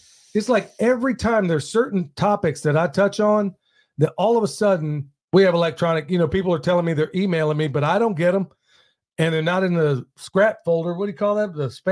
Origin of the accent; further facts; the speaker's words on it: Oklahoma, United States; that part of where I grew up in Oklahoma, believe me, it was made known to me just about every single day that I didn't look like everybody else.